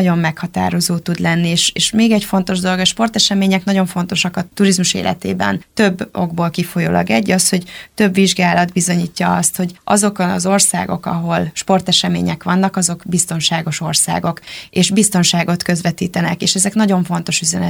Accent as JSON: {"language": "Hungarian", "town": "Szolnok", "region": "Jász-Nagykun-Szolnok", "country": "Hungary", "tie": "born or raised there", "moved": "as an adult", "lives_now": "Budapest, Hungary", "said": "én alapvetően azért Szolnokon nőttem fel, tehát én 18 éves korom óta élek Budapesten"}